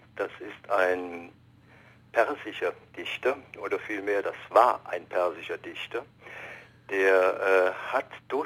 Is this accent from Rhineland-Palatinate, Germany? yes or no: yes; Andernach, Rhineland-Palatinate, Germany; now in Berlin, Germany; Ursprünglich komme ich aus Andernach am Rhein.